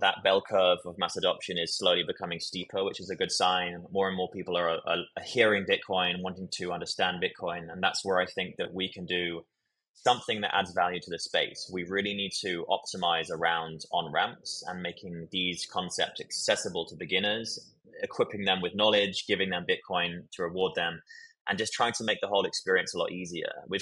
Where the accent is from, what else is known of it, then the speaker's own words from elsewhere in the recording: United Kingdom; also born or lived in Texas, United States; now in United States; and I was actually born here in America, but I grew up in the UK, and it doesn't sound like it, but I am Texan. And my culture very much reflects that.